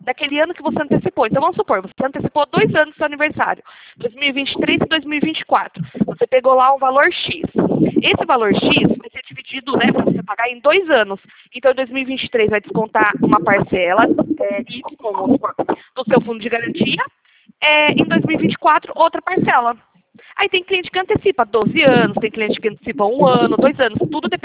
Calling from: Piracicaba, São Paulo, Brazil; Não, mas eu sou aqui de Piracicaba.

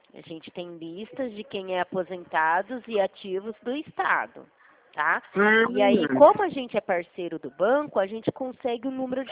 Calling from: Dracena, São Paulo, Brazil; Eu falo aqui da cidade de Dracena. Nossa regional é Presidente Prudente.

